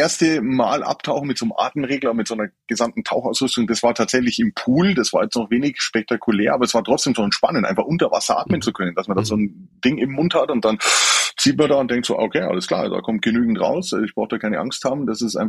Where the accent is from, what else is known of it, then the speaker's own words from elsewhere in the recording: Bavaria, Germany; obwohl ich ja eigentlich aus Bayern komme und ein Kind der Berge bin